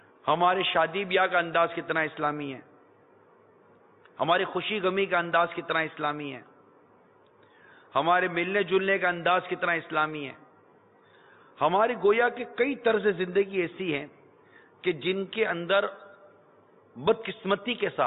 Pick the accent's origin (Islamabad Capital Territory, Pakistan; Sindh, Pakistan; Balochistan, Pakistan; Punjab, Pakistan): Sindh, Pakistan; Karachi; born there; اسی ریاست میں پیدا ہوا ہوں، میری اپنی پیدائش باب المدینہ کراچی کی ہے، تو میں ایک ایسے ملک میں پیدا ہوا ہوں